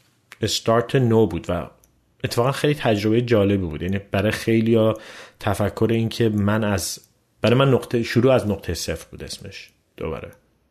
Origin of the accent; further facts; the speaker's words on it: Iran; now in Canada; سال 2018 من اومدم از ایران خارج شدم و اومدم کانادا